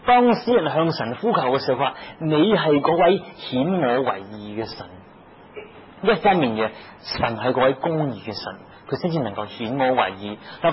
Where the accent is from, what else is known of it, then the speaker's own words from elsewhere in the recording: Hong Kong; 一句平反很多时候都是我们香港人常讲的字眼。